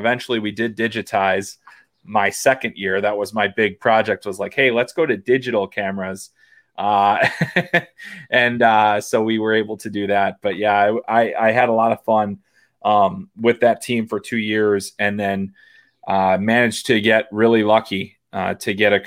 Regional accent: Chicago, Illinois, United States; My dad was into hockey, and I grew up in Chicago, and so obviously the Blackhawks were a big deal, especially in the, I grew up in the 80s and 90s

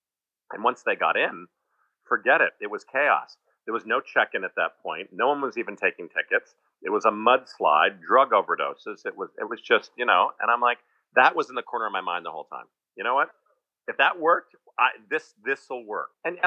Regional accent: New Jersey, United States; So we grew up in New Jersey, but my father grew up in New York.

